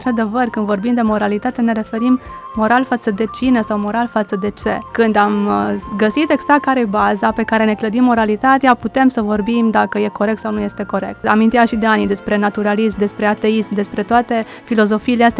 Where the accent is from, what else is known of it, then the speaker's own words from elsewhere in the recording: Romania; Suntem ca și români tradiționali